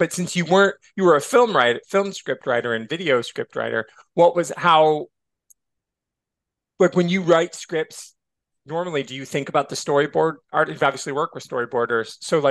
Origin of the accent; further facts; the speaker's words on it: Michigan, United States; So how did you, like, I'm from Michigan, Asterix didn't make it there apparently.